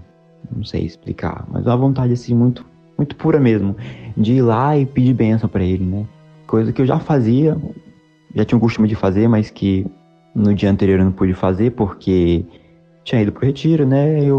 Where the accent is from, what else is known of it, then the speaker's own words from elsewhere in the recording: Bacabal, Maranhão, Brazil; now in Santo André, Brazil; moro em Santo André, na ABC Paulista, mas sou natural do Maranhão, da cidade de Bacabal